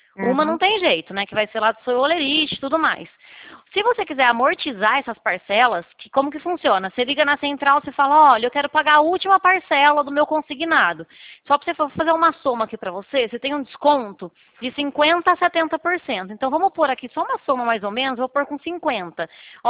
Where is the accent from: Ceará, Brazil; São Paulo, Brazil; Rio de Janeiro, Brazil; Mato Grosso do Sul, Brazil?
São Paulo, Brazil; Araras; Eu fico na cidade de Leme, né? Como a gente consegue formalizar tudo isso? Eu sou de Araras